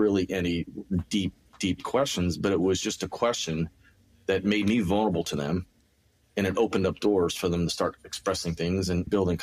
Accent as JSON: {"language": "English", "country": "United States", "said": "I'm an American. I get it."}